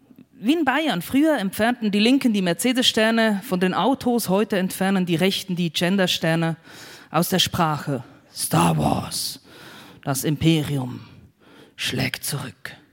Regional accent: Aargau, Switzerland; Ja, die ländliche Schweiz, wo ich herkomme, das Fricktal, meine Heimat, das ist klimatisch ja der Zeit schon voraus.

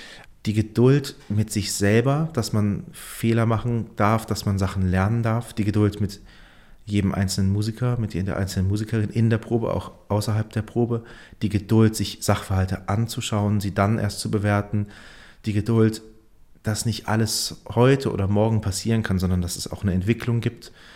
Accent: Heidelberg, Baden-Württemberg, Germany; now in Mainz, Germany; Ich komme aus Heidelberg, da ist die Mentalität nicht so fern.

